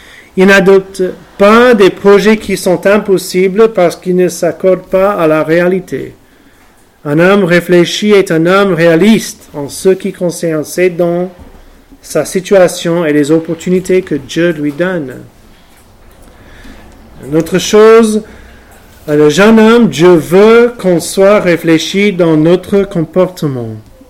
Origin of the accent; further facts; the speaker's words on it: United States; French is a second language; now in France; chez moi, aux États-Unis